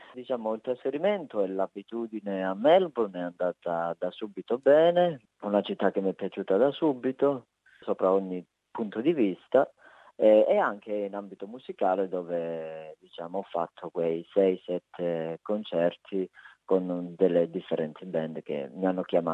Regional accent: Calabria, Italy; sta sempre lì vicino al mio paese, anzi in città, a Catanzaro

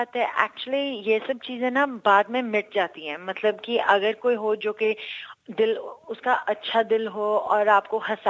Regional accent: Punjab, India; कि हाँ भाई, हम तो पंजाबी हैं, हम इंडियन हैं

